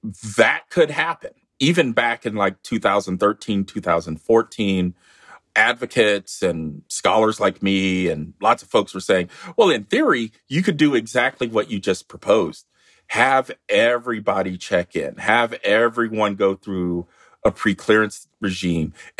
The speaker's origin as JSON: {"language": "English", "region": "North Carolina", "country": "United States", "tie": "born or raised there", "said": "and I grew up in North Carolina, and so they're in Raleigh in July and August holding this special session."}